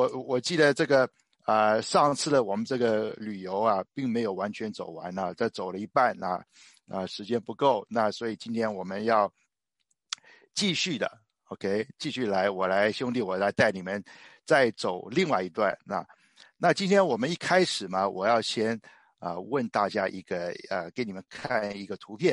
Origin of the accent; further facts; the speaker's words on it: China; 对于我们中国人来讲爱就是很简单